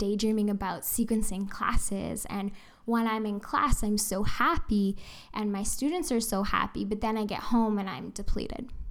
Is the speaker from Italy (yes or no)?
no; Kelowna, British Columbia, Canada; No one has air conditioning. I'm from Kelowna. We have air conditioning.